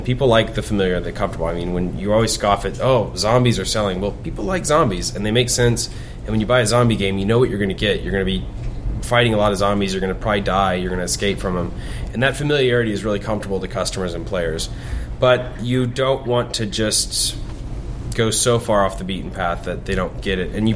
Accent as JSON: {"language": "English", "region": "Texas", "country": "United States", "tie": "born or raised there", "said": "And I grew up in Texas, went to college in Oklahoma, so it's just something that's always been around me."}